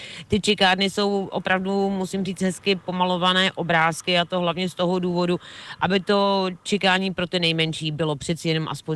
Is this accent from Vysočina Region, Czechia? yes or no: no; Hostinné, Hradec Králové Region, Czechia; I já sama, protože pocházím z Hostinného, tak jsem k jedné z nich až do 18 let dokonce chodila.